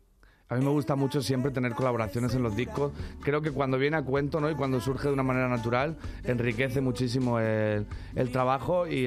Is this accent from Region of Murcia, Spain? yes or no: yes; Molina de Segura, Region of Murcia, Spain; estamos en las fiestas patronales de Molina de Segura, en mi pueblo